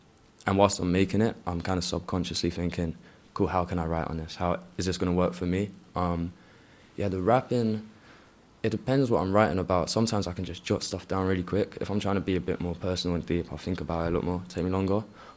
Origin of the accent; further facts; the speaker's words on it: Chelmsford, East of England, United Kingdom; I grew up like skating in Chelmsford.